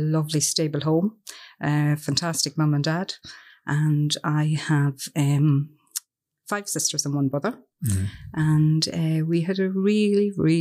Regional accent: County Cavan, Ireland; And I'm from Cavan.

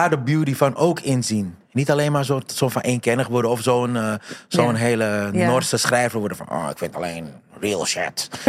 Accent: Amsterdam, North Holland, Netherlands; Ik ben Amsterdammer natuurlijk.

